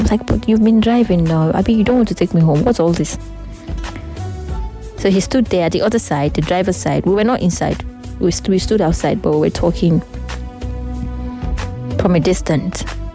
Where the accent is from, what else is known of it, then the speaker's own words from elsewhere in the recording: Nigeria; I mean, as a Nigerian babe now, who doesn't like a whoop?